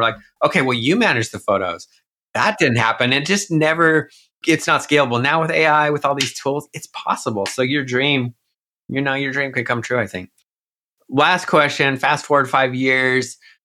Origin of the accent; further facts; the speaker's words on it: Tempe, Arizona, United States; I grew up in Tempe and I still have a lot of connections down there, right by SU.